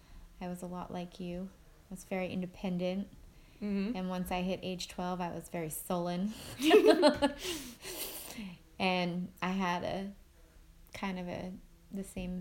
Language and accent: English; Providence, Rhode Island, United States; born there; also born or lived in New Hampshire; I was born in Providence, Rhode Island.